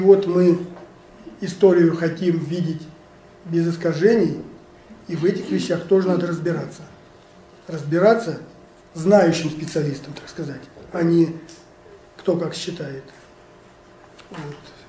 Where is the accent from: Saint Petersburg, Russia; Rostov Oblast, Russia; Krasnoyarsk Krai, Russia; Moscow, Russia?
Moscow, Russia; Здесь, в Москве, будучи в отпуске, поскольку я москвич